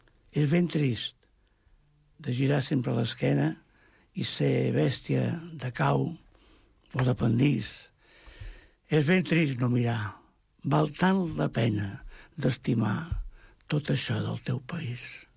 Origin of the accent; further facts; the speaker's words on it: Catalonia, Spain; jo sóc català de naixement i català de sistema i d'essència, no? I estimo Catalunya.